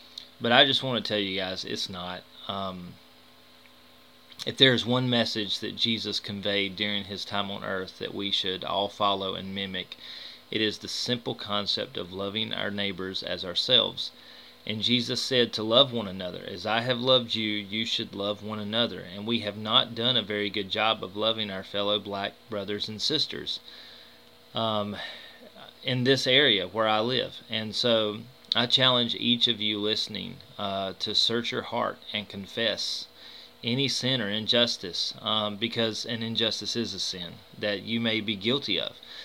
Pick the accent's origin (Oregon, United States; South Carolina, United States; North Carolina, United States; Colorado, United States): South Carolina, United States; Chesnee; While growing up in South Carolina, in Chesney, South Carolina, I have personally witnessed my black friends be mistreated